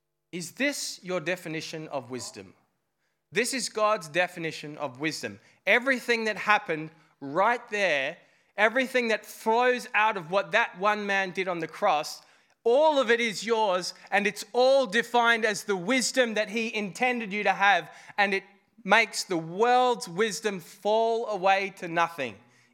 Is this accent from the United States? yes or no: no; Ireland; I'm not temperamentally happy. I'm Irish, okay? We do sleeping and angry.